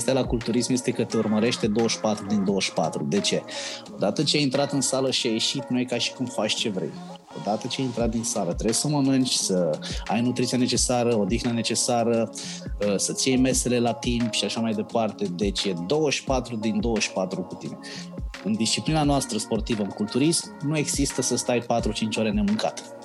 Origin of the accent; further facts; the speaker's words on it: Izvin, Timiș County, Romania; De acolo de unde sunt eu, din Izvin, că eu sunt din Izvin, din Timișoara, un satuleț lângă Izvin